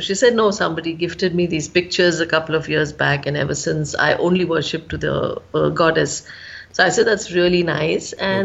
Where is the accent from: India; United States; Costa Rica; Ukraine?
India; Bangalore, Karnataka; I'm from Bangalore